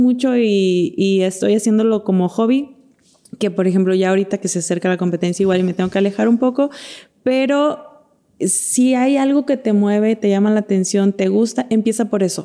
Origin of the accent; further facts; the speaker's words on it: Mexico; Omega 3 porque como mexicanos nuestro consumo de pescado que nos puede proporcionar estos ácidos grasos esenciales, no lo llegamos.